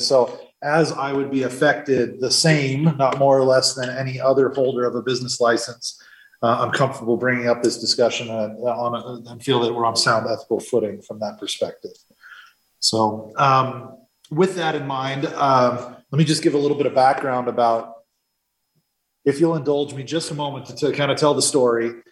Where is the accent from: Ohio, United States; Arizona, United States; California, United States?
California, United States; Now, I'm a refugee from the People's Republic of California. But one of the good things about the town that I lived in there was there was just a $20 a year business registration fee